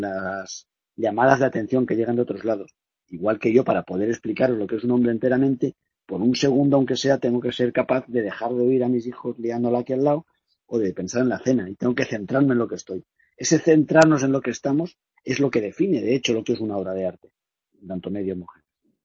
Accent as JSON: {"language": "Spanish", "town": "Valencia", "region": "Valencian Community", "country": "Spain", "said": "yo soy de Valencia o de por ahí, cerca de Castellón, y allí hay muchas riadas."}